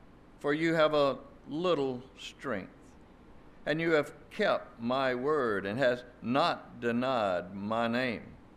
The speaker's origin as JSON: {"language": "English", "town": "Sardis", "region": "Mississippi", "country": "United States", "tie": "born or raised there", "said": "30 years later, I am back in my hometown at Sardis, Mississippi."}